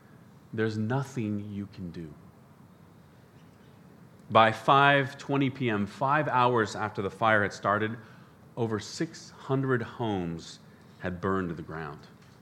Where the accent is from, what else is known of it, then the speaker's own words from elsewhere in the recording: Spokane, Washington, United States; a fire broke out just west of my hometown of Spokane in Washington State in the U.S.